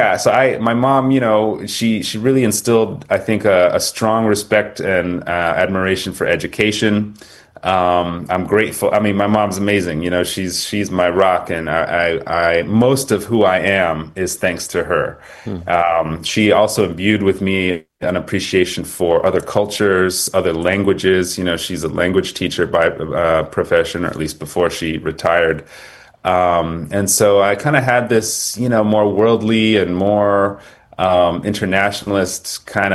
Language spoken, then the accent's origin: English; Manchester, Connecticut, United States; born there; So I was born in Manchester, Connecticut, to a white American mother and a black Kenyan father. And my parents split when I was very young. And I grew up with my mother, who was a teacher by profession.